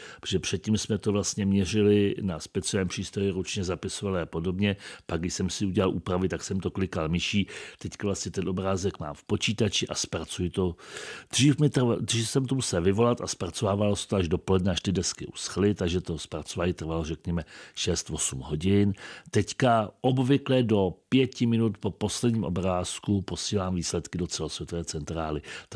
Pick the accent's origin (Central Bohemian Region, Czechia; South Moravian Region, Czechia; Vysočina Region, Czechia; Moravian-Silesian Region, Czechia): Vysočina Region, Czechia; Černovice; also born or lived in Počátky; Tam jsem se narodil a vyrůstal jsem v Černovicích u Tábora. A což bývalo v té době jižní Čechy, teďka to je nezodpovědně Vysočina.